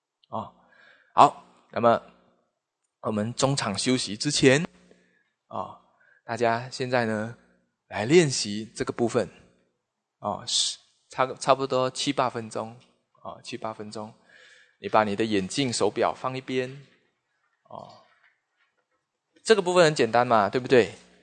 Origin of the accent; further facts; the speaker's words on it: Taiwan; born there; 人家生在难民国，我生在台湾，我到底不快乐些什么？